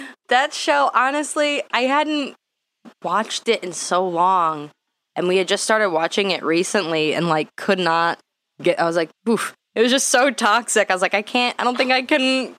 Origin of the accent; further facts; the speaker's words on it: Mesa, Arizona, United States; because I grew up in Mesa, Arizona, which is like where I was. It was like a lot of Mormon kids and stuff. So like a lot of my close friends were Mormon growing up.